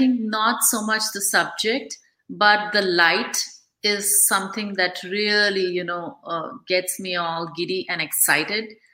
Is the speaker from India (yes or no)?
yes; India; So I'm from India. I grew up in India